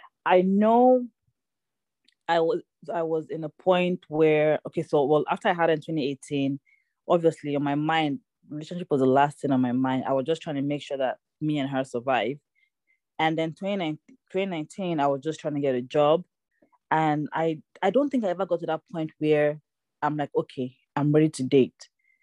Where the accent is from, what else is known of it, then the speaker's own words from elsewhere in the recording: Southeast, Nigeria; but I felt like I'm already from Igbo.